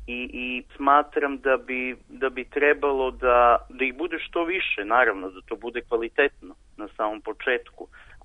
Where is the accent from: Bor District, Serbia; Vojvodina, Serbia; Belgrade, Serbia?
Bor District, Serbia; Negotin; baš najviše zbog toga što recimo dolazimo iz Negotina.